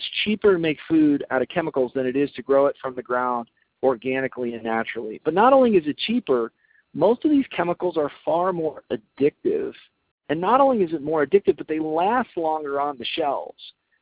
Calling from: Weldon, California, United States; I'm calling in from Weldon, California, just outside the Native Springs Oasis Retreat in beautiful California.

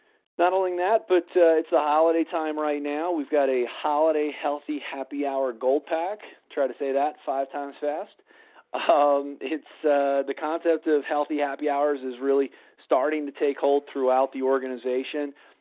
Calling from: Colorado, United States; I'm calling in from Colorado tonight

